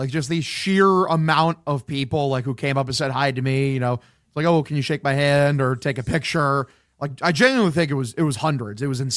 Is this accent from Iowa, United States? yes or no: yes; Iowa, United States; Yeah, I'm from Iowa. I grew up in the United State of Iowa.